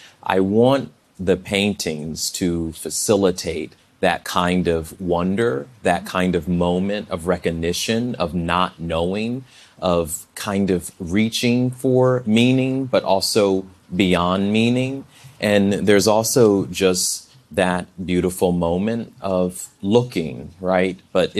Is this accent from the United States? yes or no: yes; Richmond, Virginia, United States; I remember going to the museum in my hometown of Richmond, Virginia.